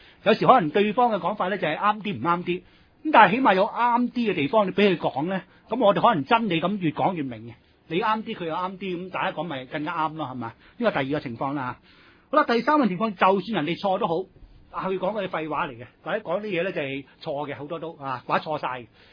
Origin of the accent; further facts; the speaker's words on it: China; 即係我哋中國人就著重心性